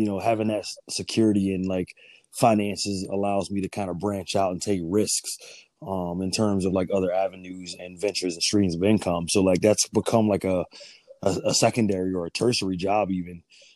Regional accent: Boston, Massachusetts, United States; So I am from Boston originally. I am currently an active duty service member.

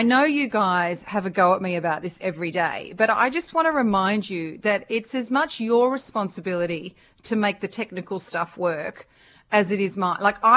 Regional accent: Queensland, Australia; I grew up in Queensland.

